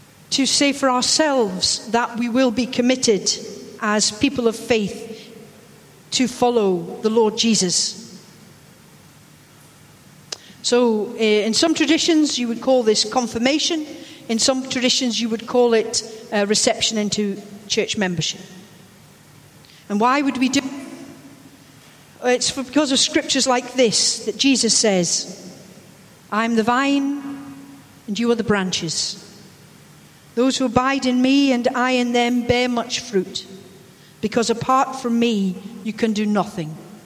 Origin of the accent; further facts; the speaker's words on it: Scotland, United Kingdom; That's because I'm Scottish and I am ignorant